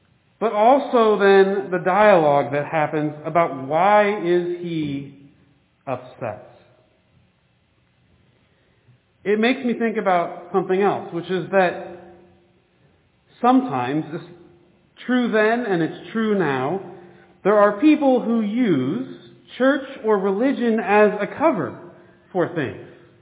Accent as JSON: {"language": "English", "region": "Midwest", "country": "United States", "said": "I'm a Midwesterner, so I think I'm supposed to love sourdough."}